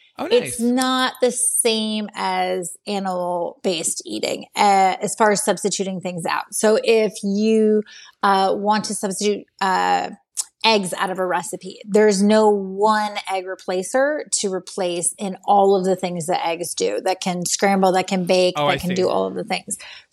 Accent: San Diego, California, United States; And growing up in San Diego, I grew up with a huge Baja influence, Baja Mexico influence in my town.

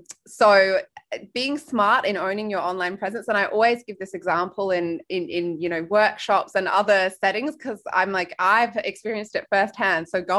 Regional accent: Australia; moved away as an adult; also born or lived in United Kingdom; I mean, Australia was wonderful. I left in 2007, but for me, it's still home. And I was actually born in the UK.

